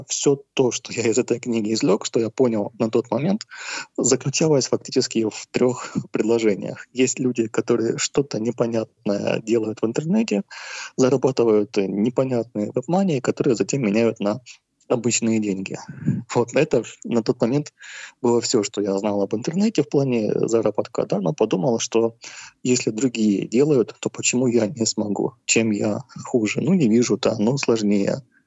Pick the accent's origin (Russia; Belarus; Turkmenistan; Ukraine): Ukraine; Luhansk, Luhansk Oblast; Родился я в 1984 году в Луганске. Это мой родной город, где я проживаю все эти почти 40 лет.